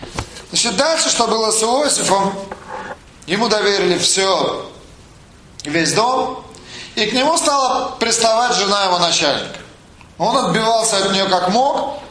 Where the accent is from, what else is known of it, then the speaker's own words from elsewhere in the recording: Minsk, Belarus; У меня был сосед в городе Минске, откуда я родом.